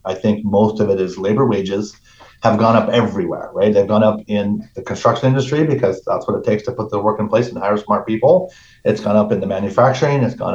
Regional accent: San Diego, California, United States; as somebody growing up in San Diego and not knowing the value

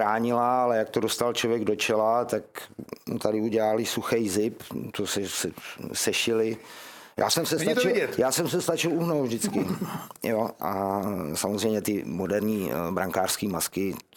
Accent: Hradec Králové, Hradec Králové Region, Czechia; Mimochodem rodák z Hradce Králové, ano. Jako já.

